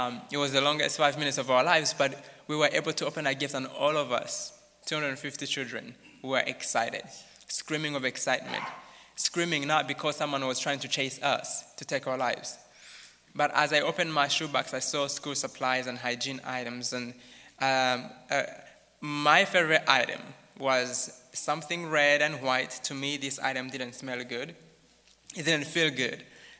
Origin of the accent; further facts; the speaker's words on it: Rwanda; first language Kinyarwanda; English is a second language; I didn't know much English at that point. And I was reading in my native language, Kinyarwanda.